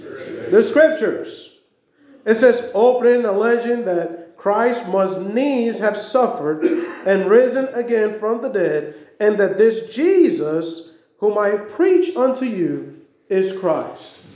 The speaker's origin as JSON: {"language": "English", "country": "Dominican Republic", "tie": "born or raised there", "said": "You know, we grew up there in the Dominican. It was normal for us to have bars in the windows and have bars in the front of the house and have bars in the door, you know, in front of it."}